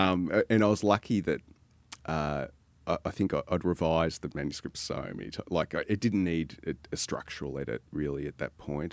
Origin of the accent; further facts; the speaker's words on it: Australia; I thought, you know, they've just put me on the short list because I'm Australian